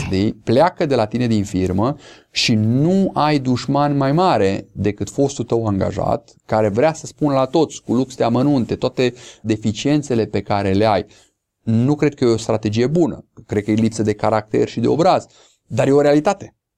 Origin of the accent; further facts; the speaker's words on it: Romania; mă întorc la esența noastră, ca român și ca și creștini, esența noastră este credința.